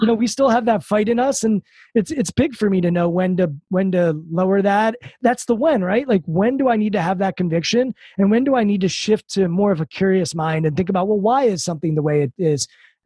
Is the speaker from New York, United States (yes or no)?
no; Washington, District of Columbia, United States; I'm a few miles from the White House and Capitol Hill, and I grew up in Washington, D.C. This is my home.